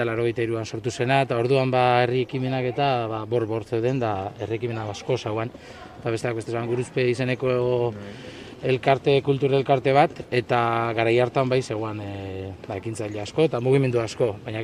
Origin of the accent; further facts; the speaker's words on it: Mendaro, Basque Country, Spain; Mendarokoa naiz ebai, eta ingenieritza ikasketak initzun